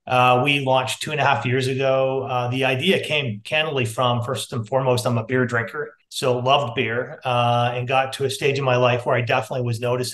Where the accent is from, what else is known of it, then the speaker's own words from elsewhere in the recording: Canada; I'm Canadian, if you haven't picked that up.